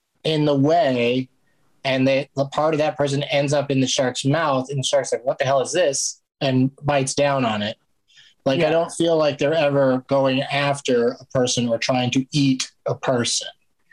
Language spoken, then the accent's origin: English; San Diego, California, United States; I grew up in San Diego, so we were at the beach all the time.